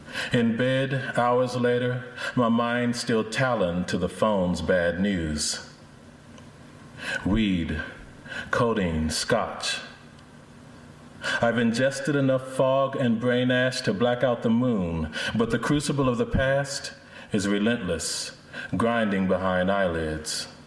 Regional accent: North Carolina, United States; There came a time when I realized I'd been estranged from the South. I grew up in North Carolina for about 10 years

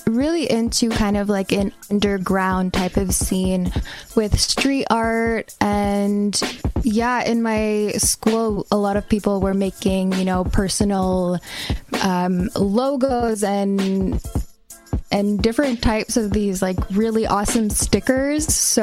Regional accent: Kahnawake, Quebec, Canada; I am from the Mohawk Nation of Gunawage

